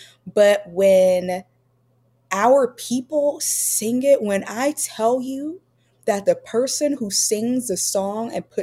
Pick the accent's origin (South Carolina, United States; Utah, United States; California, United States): South Carolina, United States; I think the same thing that drew my ancestors to it. I'm from South Carolina